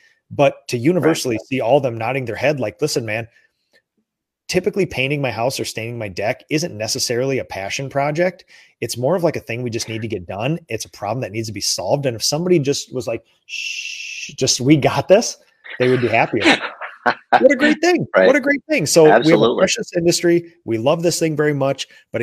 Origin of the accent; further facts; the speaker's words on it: Minnesota, United States; I'm from Minnesota. I don't make a lot of eye contact.